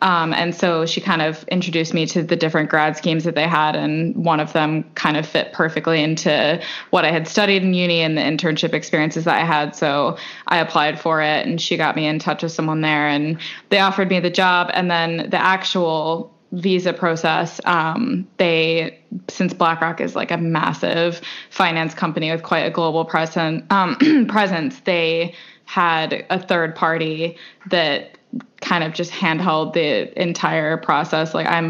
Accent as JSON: {"language": "English", "town": "Chicago", "region": "Illinois", "country": "United States", "moved": "as an adult", "lives_now": "London, United Kingdom", "said": "I'm a 25-year-old American, and I'm from Chicago specifically. I moved to London about 4 years ago. It'll be 4 years in July when I was 21. And I have been living in London ever since."}